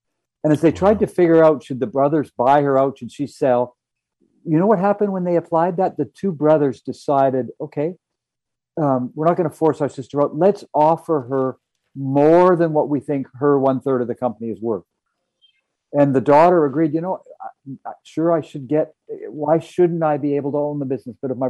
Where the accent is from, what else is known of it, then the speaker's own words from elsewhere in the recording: Canada; I'm a Canadian